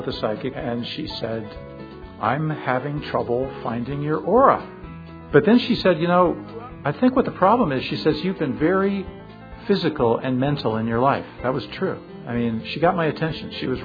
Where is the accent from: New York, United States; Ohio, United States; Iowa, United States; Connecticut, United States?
Connecticut, United States; Westport; And I was brought up in Westport, Connecticut, which is a New England town.